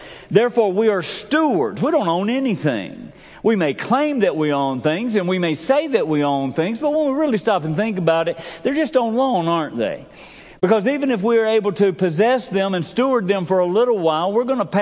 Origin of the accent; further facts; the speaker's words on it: Sylvester, Georgia, United States; I grew up in Sylvester, Georgia. Peggy grew up in Doe Run, Georgia, and so we have deep South Georgia roots